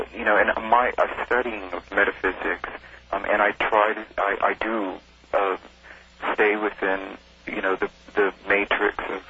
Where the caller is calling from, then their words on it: California, United States; I'm calling from California.